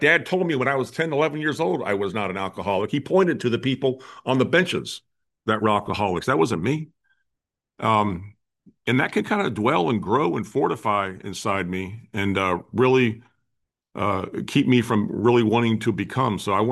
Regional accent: Orlando, Florida, United States; I grew up in Orlando, Florida

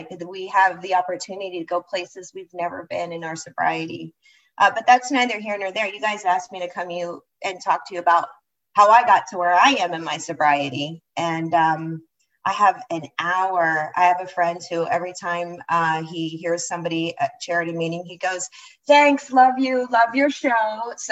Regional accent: Philadelphia, Pennsylvania, United States; I grew up in Philadelphia. I'm an East Coast hood rat. And I grew up in a large Irish Catholic family.

